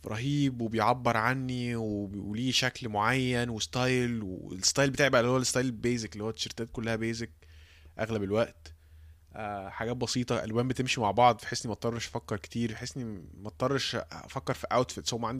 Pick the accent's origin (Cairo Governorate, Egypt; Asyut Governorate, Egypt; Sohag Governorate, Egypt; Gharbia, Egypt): Cairo Governorate, Egypt; Cairo; وانا من سكان القاهرة ومواليد القاهرة وحياتي كلها في القاهرة